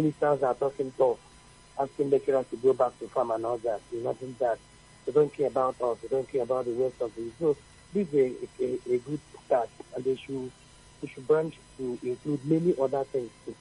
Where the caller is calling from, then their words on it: Enugu, Enugu State, Nigeria; I'm calling from Enugu.